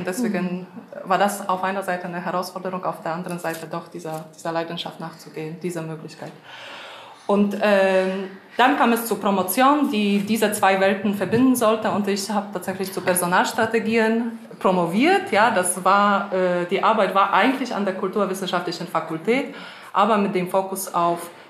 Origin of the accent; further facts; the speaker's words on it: Szczecin, West Pomeranian Voivodeship, Poland; German is a second language; Und Deutsch war so nah dran, ich komme aus Stettin.